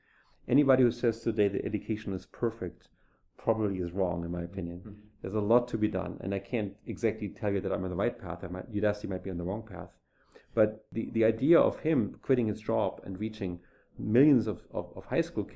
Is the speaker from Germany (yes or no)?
yes; Germany; now in United States; I came from Germany, which is a bit more traditional in its way of thinking